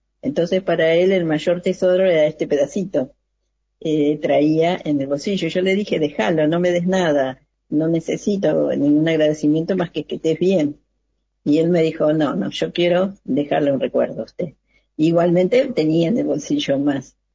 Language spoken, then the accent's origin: Spanish; Buenos Aires, Argentina; born there; Y yo, bueno, nací acá en Buenos Aires, me recibí en la Escuela de Enfermería del Hospital Churruca, que es un hospital policial